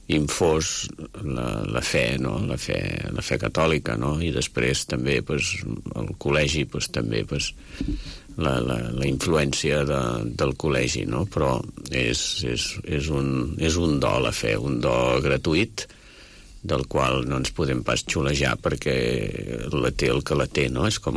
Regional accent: Mataró, Catalonia, Spain; born there; Jo vaig néixer a Mataró, Barcelona.

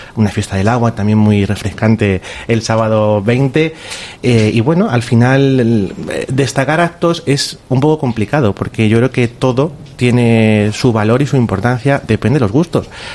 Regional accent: La Puebla de Montalbán, Castilla-La Mancha, Spain; Antes hablaba Soledad de ese orgullo que sentimos cuando salimos fuera y nos hablan de la Puebla de Montalbán

